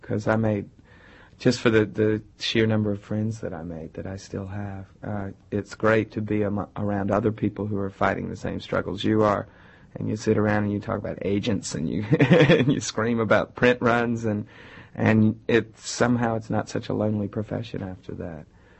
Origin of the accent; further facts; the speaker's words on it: Midwest, United States; also born or lived in South; I grew up in the Midwest and all over the place, so I have kind of an outsider's viewpoint of being a Southerner. I was a Yankee before I was a Southerner, really.